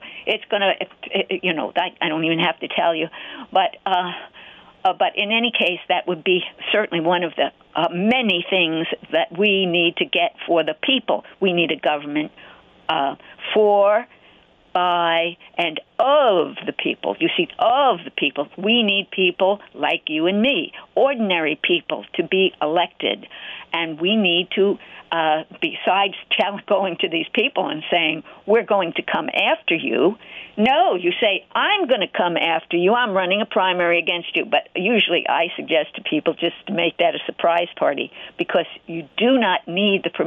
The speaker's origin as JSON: {"language": "English", "region": "New York", "country": "United States", "said": "I'm from Suffolk County here, Long Island"}